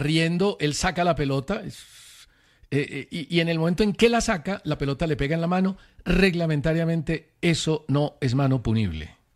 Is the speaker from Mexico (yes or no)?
no; Colombia; somos los colombianos, agrandados